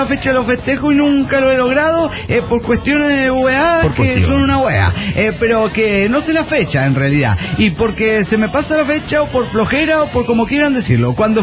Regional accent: Veracruz, Mexico; Cuando estudiaba en la universidad en Veracruz, porque soy jarocho, debo confesarlo

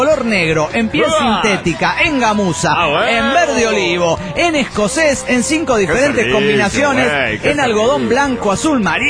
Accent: Santa Rosa, La Pampa, Argentina; de Santa Rosa, Argentina.

